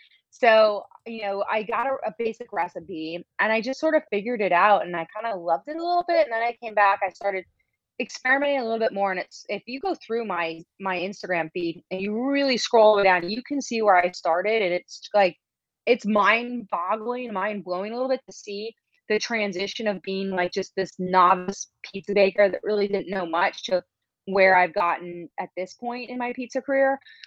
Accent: Ohio, United States; Yeah. Well, I grew up in Ohio, so traditionally our pizza was tavern style pizza.

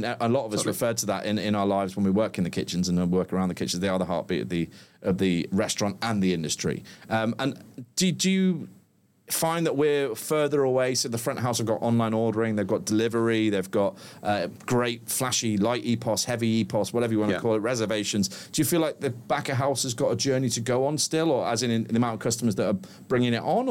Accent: Liverpool, North West England, United Kingdom; I'm from Liverpool and we have a way of saying the pool, and the same as you guys.

